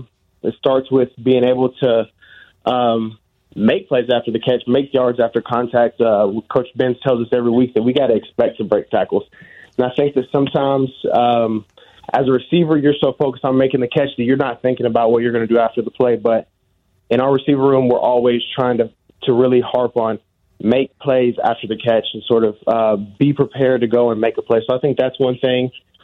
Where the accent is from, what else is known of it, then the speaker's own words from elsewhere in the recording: Tennessee, United States; I mean, I started out at Vanderbilt. Got to sort of play for my hometown team, be around family and things like that.